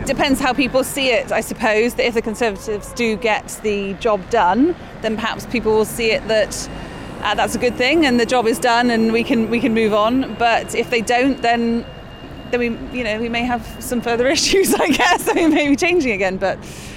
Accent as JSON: {"language": "English", "town": "Bristol", "region": "South West England", "country": "United Kingdom", "lives_now": "Taunton, United Kingdom", "said": "No, I'm from Bristol."}